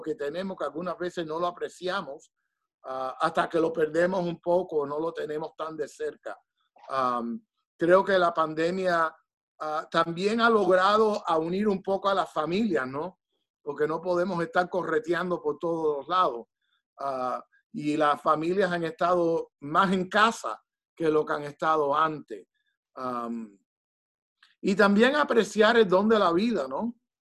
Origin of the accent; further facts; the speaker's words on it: Miami, Florida, United States; born there; mis padres son de Colón, de la provincia de Matanza. Pero yo le dije, Santo Padre, yo en realidad fui hecho en Cuba y desempaquetado en Miami.